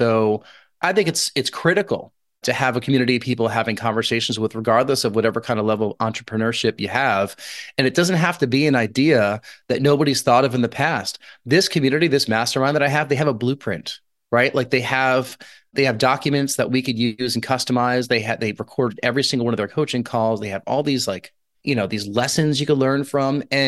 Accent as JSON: {"language": "English", "country": "United States", "tie": "born or raised there", "said": "Like the suburb that I grew up outside New York City, I couldn't imagine houses on that street being short-term rented"}